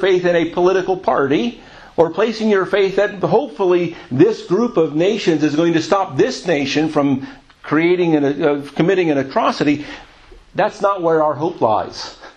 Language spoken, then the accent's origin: English; United States; moved away as an adult; now in United Kingdom; I'm an American. I come from the U.S. I'm also now a British citizen. But you can tell by my voice, right? That's where I grew up. I spent the first 40 years of my life in that country.